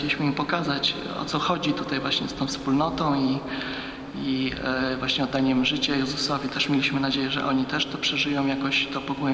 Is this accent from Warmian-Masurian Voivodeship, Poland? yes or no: yes; Gołdap, Warmian-Masurian Voivodeship, Poland; Ja pochodzę z Gołdapi